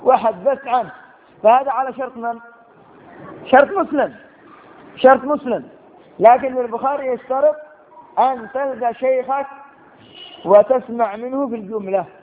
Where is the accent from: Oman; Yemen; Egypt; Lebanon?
Yemen; Sanaa; مثلا أنت عندنا في صنعاء، أنت عندنا في اليمن